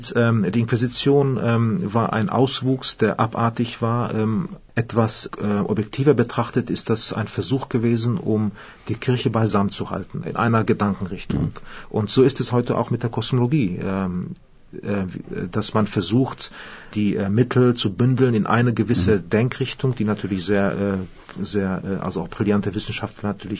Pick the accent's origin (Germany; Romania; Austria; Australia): Australia; German is a second language; Australien zieht mich durchaus an. Das ist ja, ich bin ja Australier.